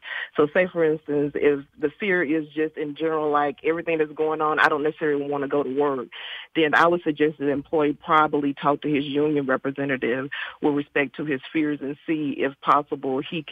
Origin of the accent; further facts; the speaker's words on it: Mississippi, United States; I grew up in Mississippi, and so I just always had a passion for making sure that there was fairness in the workplace.